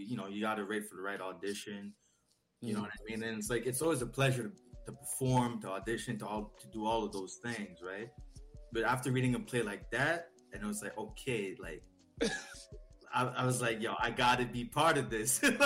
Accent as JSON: {"language": "English", "region": "Quebec", "country": "Canada", "first_language": "French", "second_language": "English", "said": "I'm Francophone, right? So I'm Haitian, so French is the first language, but I'm from the West Island, so it's very English, right?"}